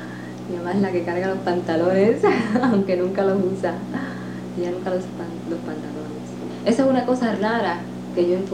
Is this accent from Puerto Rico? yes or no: yes; Puerto Rico; moved away; Cuando vinimos de Puerto Rico, nosotros abandonamos todo, mi mamá dejó todo ahí en Puerto Rico porque pensaba que iban a regresar